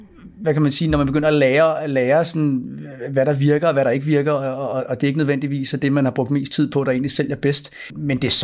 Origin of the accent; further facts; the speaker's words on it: Kastrup, Capital Region of Denmark, Denmark; Men jeg kommer ud fra Amager Kastrup, som ligger lige ved siden af lufthavnen.